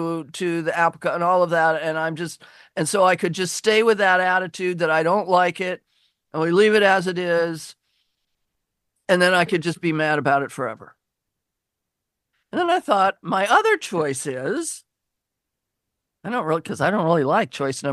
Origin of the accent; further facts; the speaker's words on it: Laurelhurst, Washington, United States; you know, I grew up in Laurelhurst right behind Husky Stadium, and you know, I was going to football games before I could talk, and so I do pay attention.